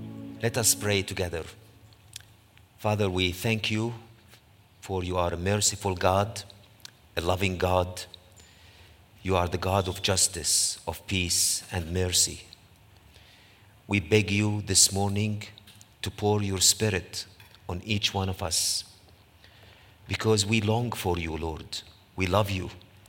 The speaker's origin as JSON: {"language": "English", "town": "Jerusalem", "region": "East Jerusalem", "country": "Palestine", "tie": "born or raised there", "said": "I grew up in East Jerusalem, in the old city of Jerusalem, which is divided into four quarters, and three faith communities, three languages."}